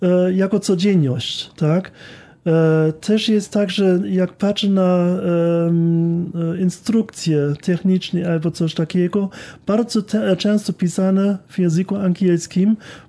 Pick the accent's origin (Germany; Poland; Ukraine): Germany; Baden-Baden, Baden-Württemberg; Polish is a second language; moved away; Ja pochodzę z Baden-Baden i Baden-Baden jest bardzo blisko granicy francuskiej. mamy takie 15 kilometrów, stoimy na drugiej stronie.